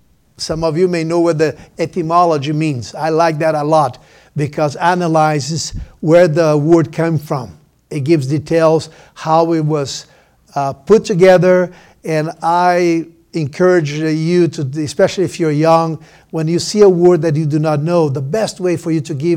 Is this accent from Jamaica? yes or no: no; Brazil; I was raised in Brazil. As far as my faith, we started in Brazil.